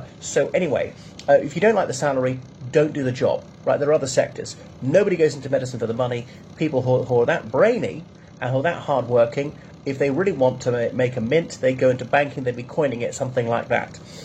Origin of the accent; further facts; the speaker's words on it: Ireland; from Ireland, but I'm talking about doctor strikes, not in Ireland, but in England.